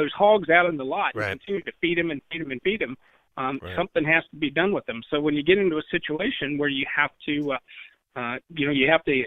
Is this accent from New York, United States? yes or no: no; Tarkio, Missouri, United States; I know in my hometown here in Tarkio, I have to stand on the porch to be able to get a good signal